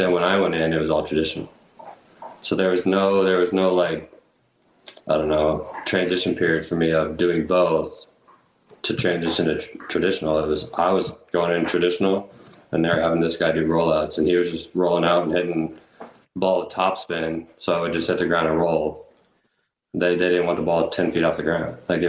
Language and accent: English; Phoenix, Arizona, United States; born there; And I knew Arizona well. Like, I was born in Phoenix, but didn't grow up here.